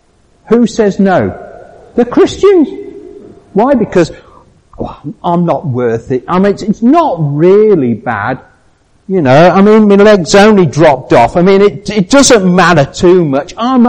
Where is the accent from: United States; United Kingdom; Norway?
United Kingdom; England; Or probably a bit more subtle, because obviously I'm English.